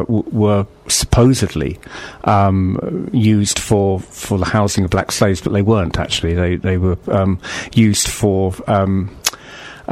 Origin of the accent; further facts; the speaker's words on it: Lewisham, London, United Kingdom; I was born and brought up in Lewisham in South East London.